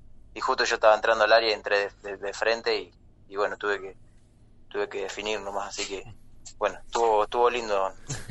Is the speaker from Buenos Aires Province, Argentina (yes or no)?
yes; Pergamino, Buenos Aires Province, Argentina; now in Cipolletti, Argentina; cuando me mudé a Cipolletti estuve más cómodo y muy lindo, la verdad que me hace acordar mucho a donde soy yo de Pergamino